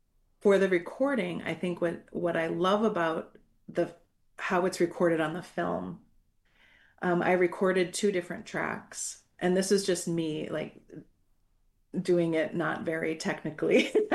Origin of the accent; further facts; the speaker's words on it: Minnesota, United States; And so, like, as a Minnesotan, it's like it's exciting, right?